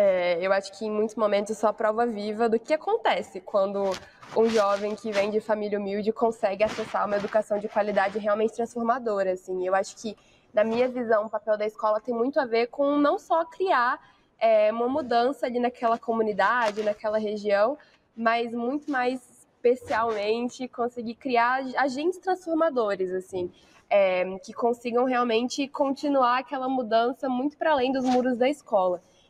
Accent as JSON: {"language": "Portuguese", "town": "Goiânia", "region": "Goiás", "country": "Brazil", "also_born_or_lived": "Rio de Janeiro / Araruama", "said": "meu sotaque é uma grande incógnita, inclusive. Eu sou de Goiânia, mas eu morei um tempo no Rio"}